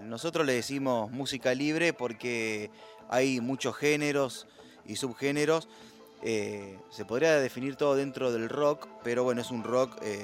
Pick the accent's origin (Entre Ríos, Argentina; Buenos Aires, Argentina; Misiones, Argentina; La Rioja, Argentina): Buenos Aires, Argentina; yo soy de Capital